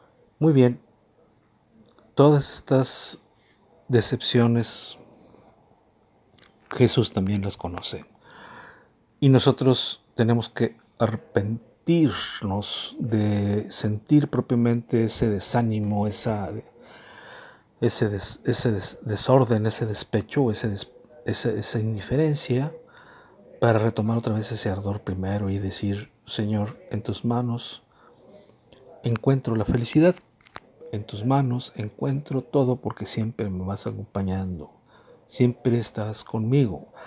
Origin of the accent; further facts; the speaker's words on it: Mexico; Nuestro pueblo mexicano es rico en frases, en proverbios.